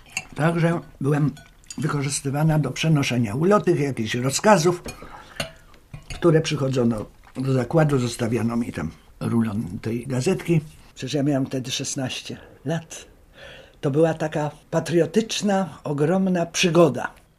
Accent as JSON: {"language": "Polish", "town": "Kraków", "region": "Lesser Poland", "country": "Poland", "tie": "born or raised there", "lives_now": "Poznań, Poland", "said": "Właściwie wychowałam, przecież urodziłem się i wychowałam w Krakowie, bo rodzice już pracowali w Krakowie."}